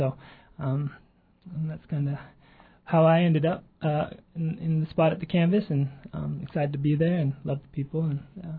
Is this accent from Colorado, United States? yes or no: yes; Colorado, United States; now in Juneau, United States; I'm not a Juneau native. I'm from Colorado. Originally, I've been here for about a year and a half, or a little more, coming up on 2 years here.